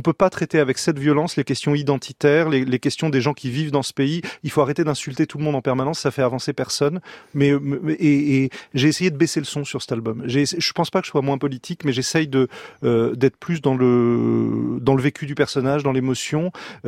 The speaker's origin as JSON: {"language": "French", "town": "Nice", "region": "Provence-Alpes-Côte d'Azur", "country": "France", "said": "Moi, je viens de Nice, donc j'ai très souvent été à table avec des gens qui vont de l'extrême gauche à l'extrême droite"}